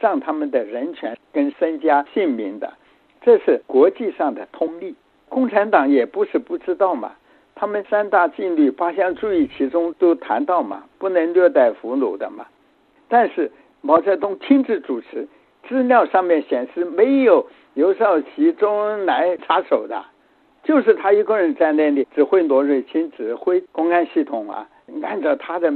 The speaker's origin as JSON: {"language": "Chinese", "country": "China"}